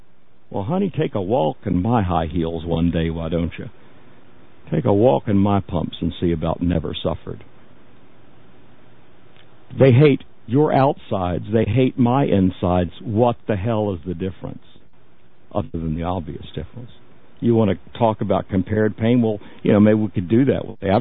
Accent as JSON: {"language": "English", "region": "the South", "country": "United States", "tie": "born or raised there", "said": "I grew up in the South. I remember the separate water fountains at a retail store in Thomasville, Georgia."}